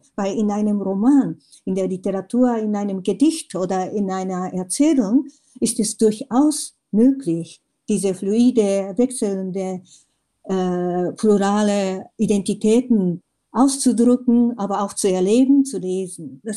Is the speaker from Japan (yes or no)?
yes; Japan; German is a second language; man wird gefragt, ja, als Japanerin, was denken Sie über so und so?